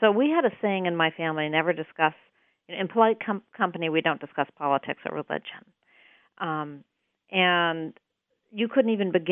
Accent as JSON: {"language": "English", "town": "Winchester", "region": "Massachusetts", "country": "United States", "tie": "born or raised there", "said": "So I think I'm just growing up in Winchester, Massachusetts. Little do I know that there's been a government infusion of cash into that town."}